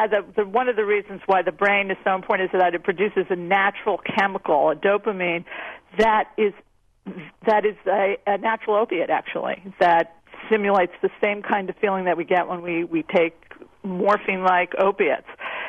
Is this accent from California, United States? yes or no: no; New York City, New York, United States; I'm ashamed to say that I'm a New Yorker and I don't take enough time to meditate